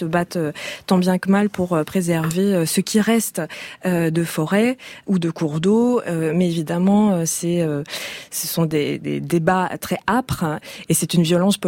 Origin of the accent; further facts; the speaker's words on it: Quebec, Canada; accent: Québécois; Puisqu'au au Québec, on dit